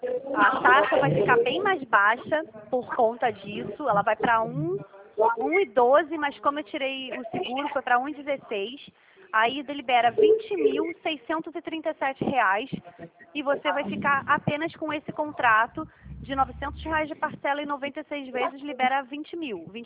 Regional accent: Rio de Janeiro, Brazil; eu sou aqui do Rio de Janeiro.

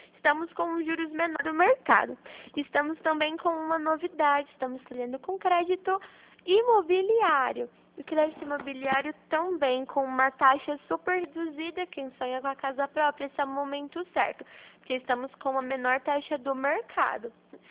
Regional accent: Maringá, Paraná, Brazil; eu sou de Maringá. A gente fica aqui na Avenida Brasil, ao lado da agência do Santander.

